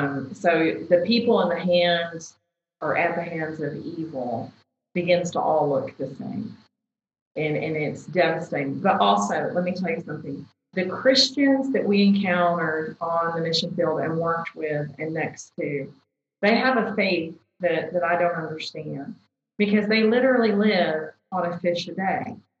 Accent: United States; That's my mentality because I'm an American.

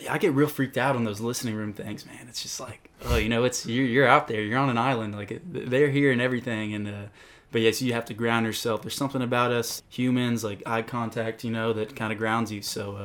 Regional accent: Texas, United States; I grew up on red dirt, and I'm from Texas. We call it Texas country

